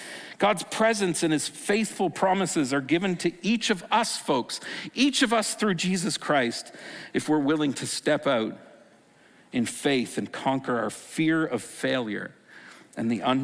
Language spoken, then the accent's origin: English; Stratford, Ontario, Canada; And so I grew up in Stratford, but our family farm was on the 8th line, actually just near Elmira.